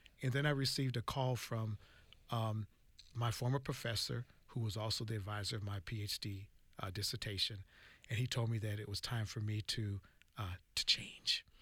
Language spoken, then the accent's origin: English; St. Paul, Minnesota, United States; Well, I grew up in St. Paul, Minnesota. And in Minnesota, there were not many people of African descent in my time.